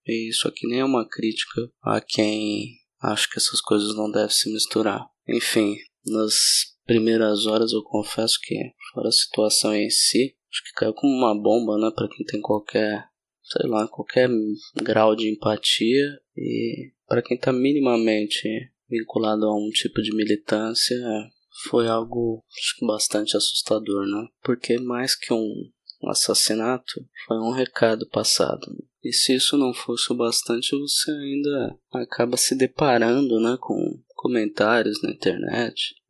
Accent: São Paulo, Brazil; Bom, vocês sabem, eu sou de São Paulo.

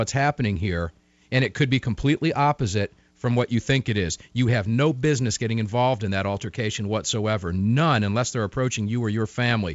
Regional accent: Tampa, Florida, United States; I'm from Tampa, so yeah. I know the area.

